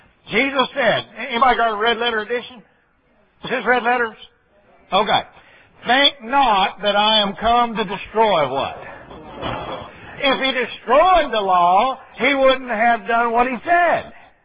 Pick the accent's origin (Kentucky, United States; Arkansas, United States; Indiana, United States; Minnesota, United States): Arkansas, United States; I'm in English, and I'm not real good at that. Come from Arkansas.